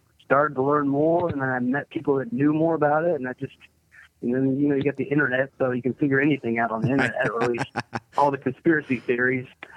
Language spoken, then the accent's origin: English; Ohio, United States; but I grew up in Ohio, and where I was, there was no NASCAR fans